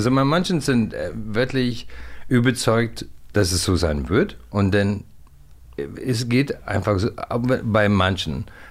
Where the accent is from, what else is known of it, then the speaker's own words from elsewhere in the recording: Ireland; ich komme aus Irland